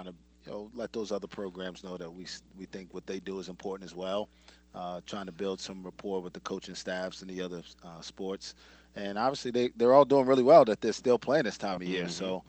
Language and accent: English; New York City, New York, United States; growing up in New York City, baseball is not that big a deal in youth leagues.